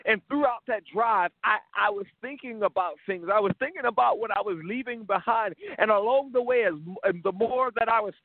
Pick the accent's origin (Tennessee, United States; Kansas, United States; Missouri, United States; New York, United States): Missouri, United States; moved away as an adult; I was living in my home state of Missouri. And I knew for sure that the Lord was calling me. He was telling me to move, to leave, and to come to the East Coast.